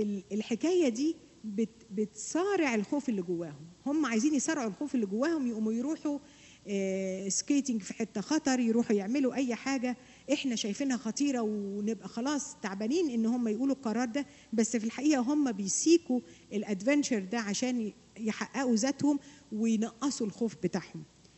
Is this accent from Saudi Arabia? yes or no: no; Egypt; عندنا في مصر